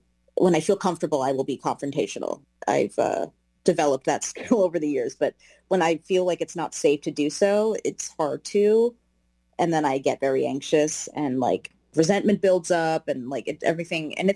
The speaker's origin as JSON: {"language": "English", "region": "New Jersey", "country": "United States", "moved": "as an adult", "lives_now": "Los Angeles, United States", "said": "especially moving to a brand new city, I'm from New York, or from New Jersey, New York. I moved to Los Angeles in 2018."}